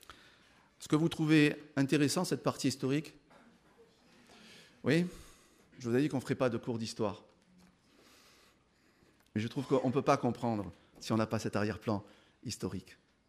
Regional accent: Marseille, Provence-Alpes-Côte d'Azur, France; à Marseille, il y a de cela 20 ans, il y a une chose que j'ai découverte, et pourtant je suis marseillais.

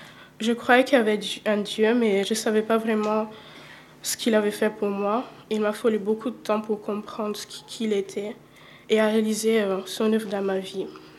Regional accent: Italy; je suis née dans une famille chrétienne, donc j'ai toujours entendu parler de Dieu, de la Bible. Et mon père était ancien de l'église où j'ai grandi en Italie.

